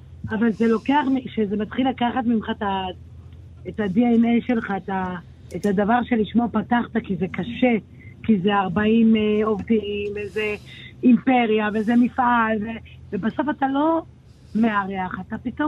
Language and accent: Hebrew; Jerusalem, Jerusalem District, Israel; אני רק יכולה לבוא ולהגיד לך, כירושלמית